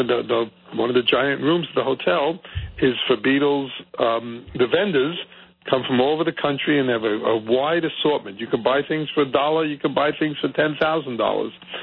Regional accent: New Jersey, United States; I'm from New Jersey, I don't go to the city that often by train.

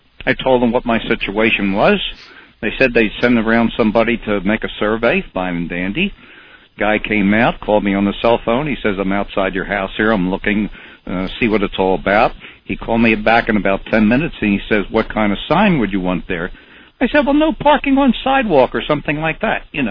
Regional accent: Philadelphia, Pennsylvania, United States; Okay, well, I come from Philadelphia. What can I tell you?

